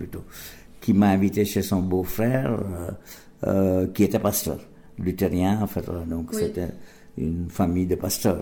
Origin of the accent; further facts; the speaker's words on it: Gujarat, India; first language Gujarati; French is a second language; Ma langue maternelle, qui est en réalité de Gujarat, le Gujarati.